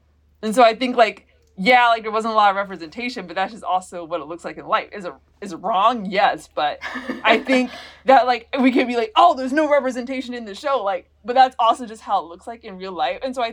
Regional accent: Georgia, United States; like I'm from Georgia, which isn't the most diverse place in the world.

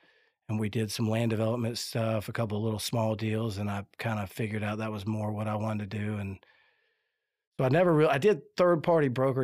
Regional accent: Gainesville, Florida, United States; But no, I grew up in Gainesville. I went to school down there. I played baseball at Florida. I lived down there a little while after coached and taught school, actually. I taught high school. And then I moved up here in 06.

